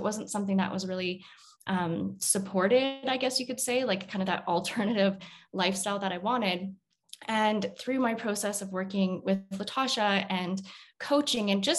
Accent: Canada; I am from Canada.

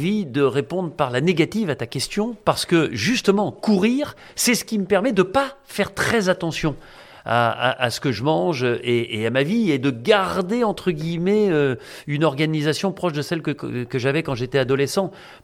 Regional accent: Bourgogne-Franche-Comté, France; un bon vin rouge de ma région d'origine, la Bourgogne.

